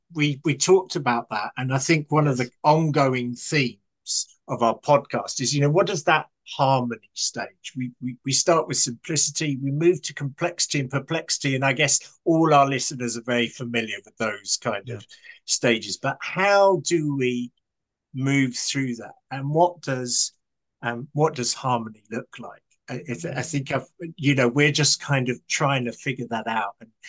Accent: United Kingdom; You know, we're British.

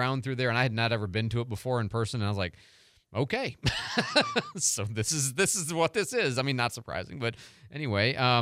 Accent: St. Louis, Missouri, United States; And it was particularly interesting only because I'm from St. Louis.

